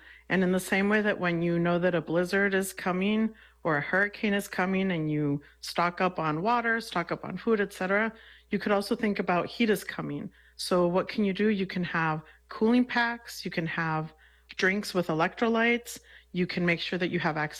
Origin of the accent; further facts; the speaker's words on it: Mexico; I grew up in Mexico